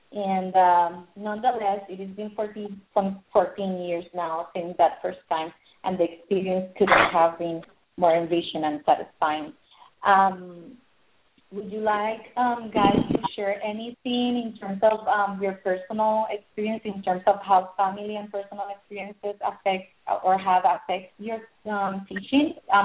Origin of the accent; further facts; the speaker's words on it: Puerto Rico; I grew up in Puerto Rico listening to … to bands like